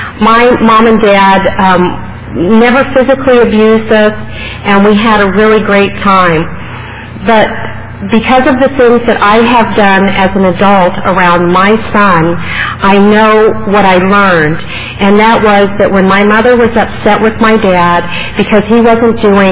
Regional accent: Arizona, United States; I grew up in Arizona in a very small town in the southwest corner of the state. It borders California and Mexico.

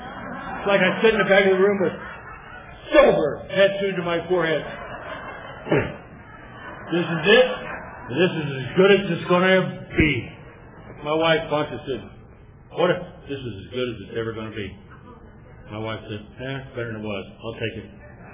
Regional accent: Texas, United States; I think, well, I'm from Texas. I'm a cowboy.

